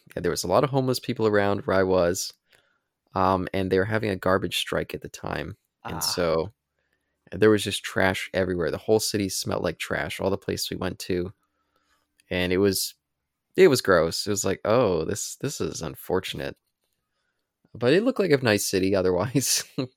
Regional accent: Vancouver, British Columbia, Canada; I was from Vancouver

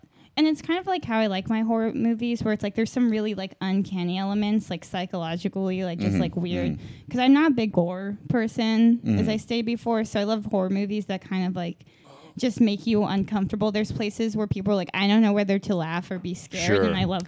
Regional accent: United Kingdom; Yeah, I'm fucking British.

